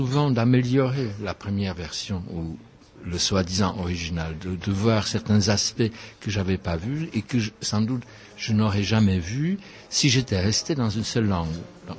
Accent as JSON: {"language": "French", "country": "Czechia", "first_language": "Czech", "second_language": "French", "moved": "yes", "said": "Quand j'étais en France, j'écrivais assez vite en français, mais je voulais quand même garder le contact avec ma première langue, avec le tchèque."}